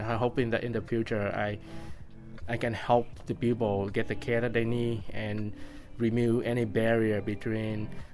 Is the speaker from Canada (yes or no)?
no; Vietnam; English is a second language; now in Seattle, United States; I came from Vietnam back in 2008. Back then, I do not speak English at all. So I went to Seattle World School to catch up on my English.